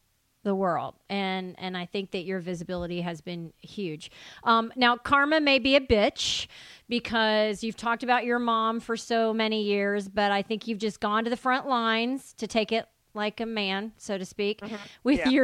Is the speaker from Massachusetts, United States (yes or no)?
no; Tennessee, United States; moved away; I couldn't be any farther from probably never knowing anyone Jewish growing up in East Tennessee. Until I moved out of that state.